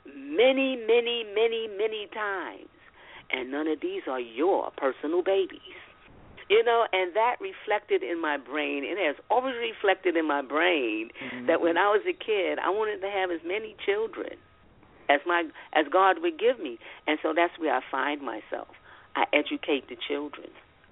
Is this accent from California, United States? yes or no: no; New York, United States; I admired the Black Panthers because I grew up in Harlem because people were talking about the Black Panthers.